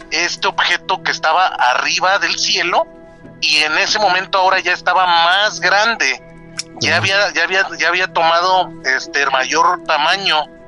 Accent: Yautepec, Morelos, Mexico; now in Mexico City, Mexico; yo ahorita los estoy escuchando de la Ciudad de México, pero yo soy de Yautepec, Morelos, de la zona del calor.

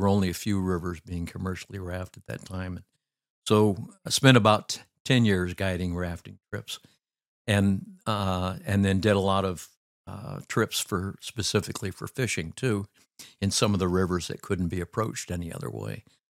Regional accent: Palo Alto, California, United States; I grew up in Palo Alto and hunted the bay quite a bit.

